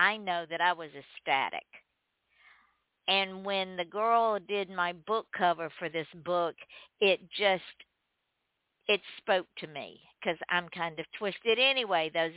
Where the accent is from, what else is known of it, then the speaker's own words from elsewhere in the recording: Commerce, Georgia, United States; I set the book in my hometown in Commerce, Georgia.